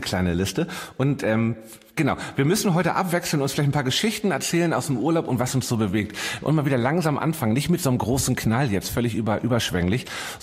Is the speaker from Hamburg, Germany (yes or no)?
yes; Hamburg, Germany; Ich habe letztes Wochenende in Hamburg, in meiner Heimatstadt, verbracht